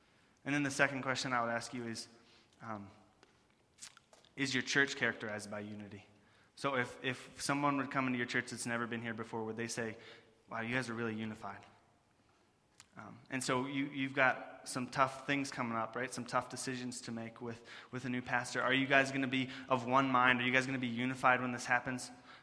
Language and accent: English; West Virginia, United States; We're from West Virginia, through y'all.